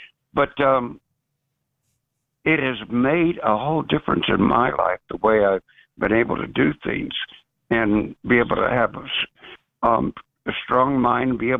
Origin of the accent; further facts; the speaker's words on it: Dallas, Texas, United States; I am from Dallas. I grew up in the Park Cities. My dad was a rocket scientist.